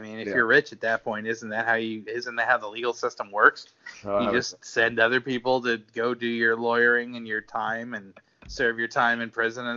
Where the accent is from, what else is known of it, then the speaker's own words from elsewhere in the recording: United States; if I had gone to Sweden and they'd arrested me for something, as an American, the first thing I would have wanted to do was get the fuck out of Sweden.